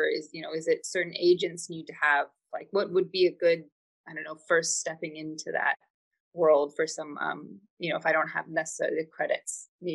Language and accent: English; United States; now in London, United Kingdom; I'm American. I'm based in London.